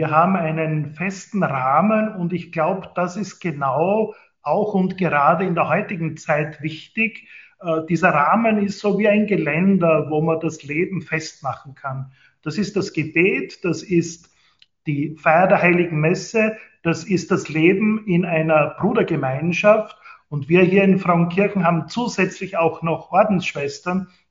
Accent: Güssing, Burgenland, Austria; Und wir haben in meiner Heimatstadt in Güssing

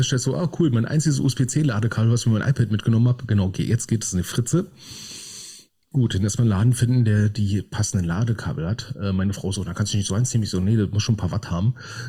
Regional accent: Berlin, Germany; wie ich es als Berliner ausspreche

